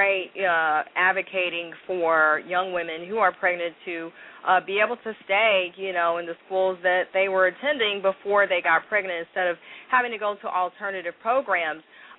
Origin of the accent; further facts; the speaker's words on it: Kansas City, Missouri, United States; I'm from Kansas City. Yeah, I'm from Kansas City, which is another Midwestern city, where it gets really, really hot.